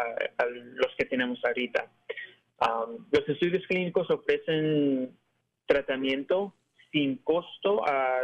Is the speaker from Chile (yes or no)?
no; Mexico; yo siendo mexicano, tengo que, usted entiende, tenemos que soportar a nuestra gente